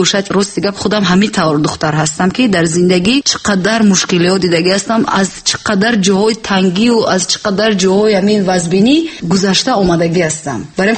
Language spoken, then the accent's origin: Persian; Tajikistan; first language Tajik; تمام ملتی که در بر من هستند مثلا دونن که زبان تاجیکی زبان مادری من چیست.